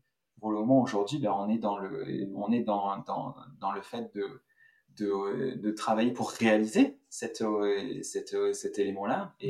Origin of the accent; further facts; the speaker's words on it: France; moi je suis français, que l'ensemble de l'équipe on est tous français.